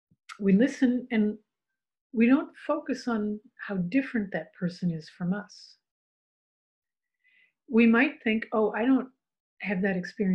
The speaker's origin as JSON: {"language": "English", "country": "United States", "said": "because I'm an American, but also just as a human being, as a Zen practitioner, as a writer, as a woman"}